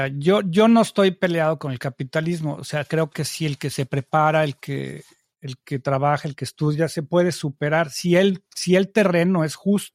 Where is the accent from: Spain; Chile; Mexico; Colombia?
Mexico; moved away; yo no vivo en México, yo tuve que emigrar y una de las razones por las que salí de México